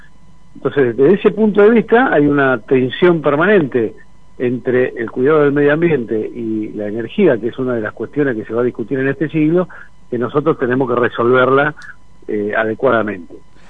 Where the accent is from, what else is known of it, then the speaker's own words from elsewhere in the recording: Argentina; me parece que como argentino es importante estar a favor de esta construcción